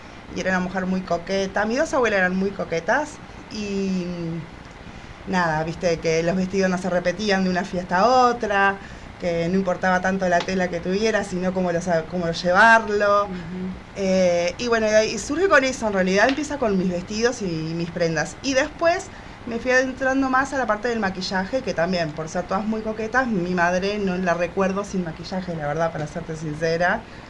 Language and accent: Spanish; Salto, Uruguay; born there; now in Montevideo, Uruguay; Yo nací en Salto, hace 11 años que vivo acá en Montevideo. Uh-huh. Igual siempre tengo como un pie allá y otro acá, estoy viajando todo el tiempo. Allá está mi familia, bueno, mis amigos, todo.